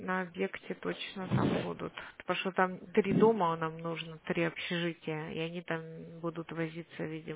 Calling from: Saint Petersburg, Russia; мы сами из Санкт-Петербурга звоним.

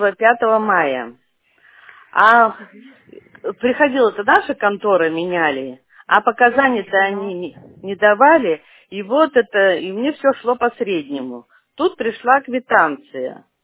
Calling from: Pargolovo, Saint Petersburg, Russia; Это я звоню вам из Парголова.

